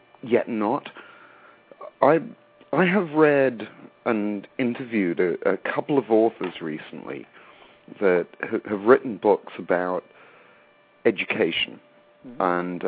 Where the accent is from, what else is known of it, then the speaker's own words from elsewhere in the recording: England, United Kingdom; I grew up in England. You might have figured that out from my accent. You're right. It's not really much of a Mississippian accent.